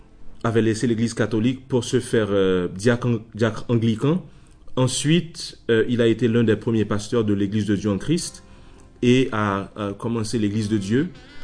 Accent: Port-au-Prince, Ouest, Haiti; born there; je suis né à Port-au-Prince.

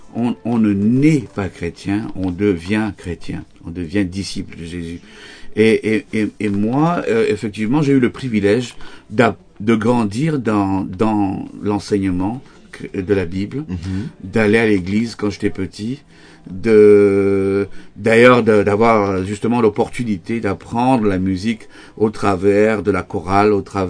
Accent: Cameroon; je suis né en Afrique, je suis né au Cameroun, et j'ai passé ma première partie de ma vie là-bas, et c'est vrai que je connais très peu la Grèce. Mon père était de l'île de Rhodes

